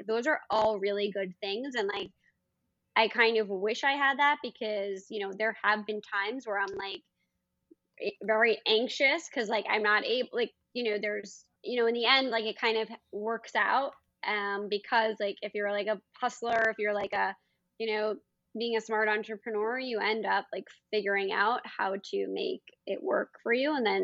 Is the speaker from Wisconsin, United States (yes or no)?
no; New York City, New York, United States; I mean I was born on the Upper East Side, and I went to college, but I was in upstate New York. But then I you know, I'm from New York City. It's just who I am.